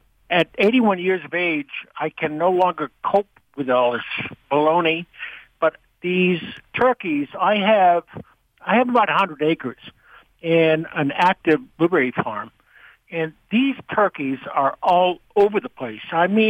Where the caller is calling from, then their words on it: West Rockport, Maine, United States; in West Rockport, Maine.